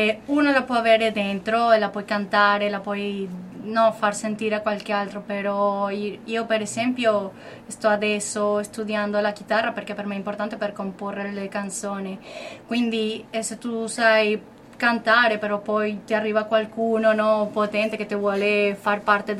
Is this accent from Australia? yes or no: no; Carabobo, Venezuela; Italian is a second language; now in Italy; nel mio paese, per esempio, ogni tanto io ci andavo a un posto che si chiama Puerto Cabello e ci andavo spesso